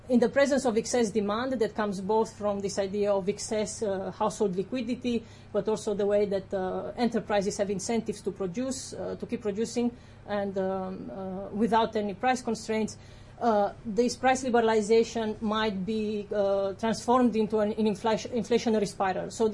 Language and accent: English; Romania; now in United States; And I'm from Romania, and I was born under under the planned system, and I have very good experience and very well-developed skills of queuing.